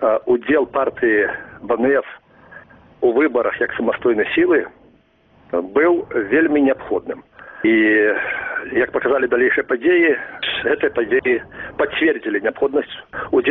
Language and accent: Belarusian; Mogilev Region, Belarus; born there; now in Shklov, Belarus; я тут і нарадзіўся ў Бялынінскім раёне, і доўгі час жыву у Шклове.